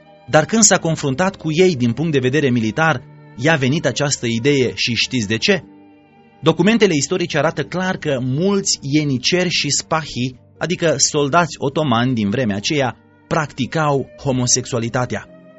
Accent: Iran; Romanian is a second language; m-am născut și am crescut în Iran

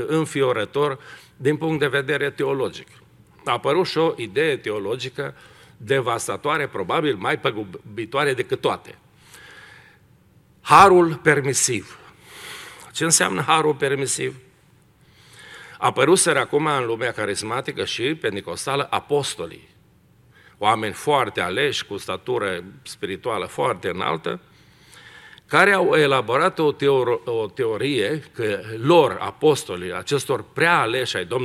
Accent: Romania; Printre altele, uităm că și noi suntem români, nu?

